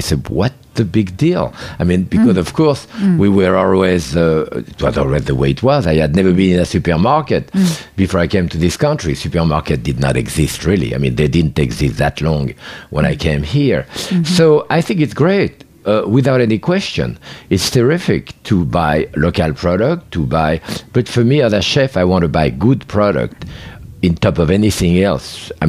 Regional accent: Bourg-en-Bresse, Auvergne-Rhône-Alpes, France; because I came from Bourg-en-Bresse, the chicken of Brest in France

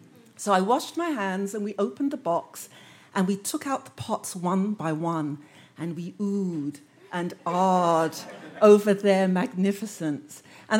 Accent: London, United Kingdom; when I was about 3 years old, growing up in London. My parents emigrated from Jamaica to England before I was born

